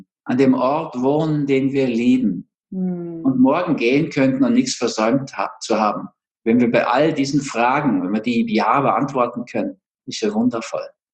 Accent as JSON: {"language": "German", "region": "Berlin", "country": "Germany", "tie": "born there"}